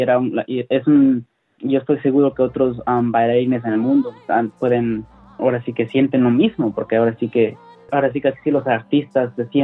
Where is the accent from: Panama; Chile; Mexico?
Mexico; born there; yo nací en México